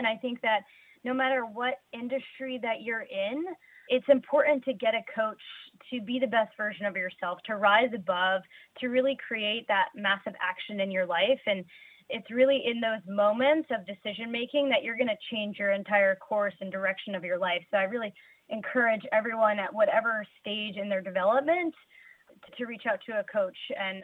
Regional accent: Boston, Massachusetts, United States; also born or lived in North Carolina / San Diego; I'm in California, but I've lived all over the country. I'm from Boston originally. I've lived in North Carolina. I've lived in San Diego. I'm now here in the Bay Area.

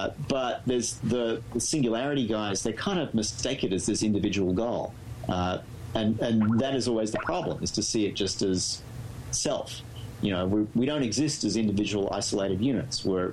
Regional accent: New South Wales, Australia; I'm from New South Wales. It's in Australia.

